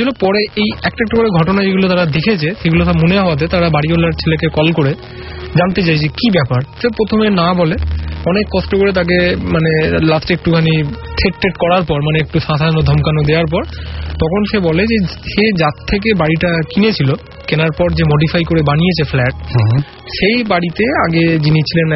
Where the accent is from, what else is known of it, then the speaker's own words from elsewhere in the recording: Behala, West Bengal, India; আমার বাড়ি হচ্ছিল বেহালায়